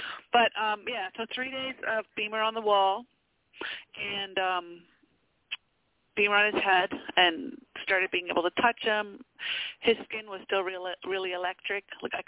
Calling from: Montreal, Quebec, Canada; I'm from Montreal.

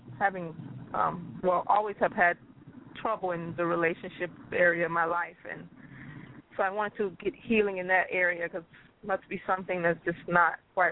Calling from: Florida, United States; I'm calling from Florida.

